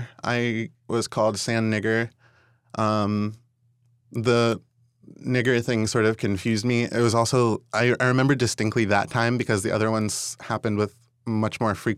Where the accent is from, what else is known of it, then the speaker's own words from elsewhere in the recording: West Virginia, United States; also born or lived in Egypt; I come from three very distinct places that I have ties to: Egypt, West Virginia, and Yale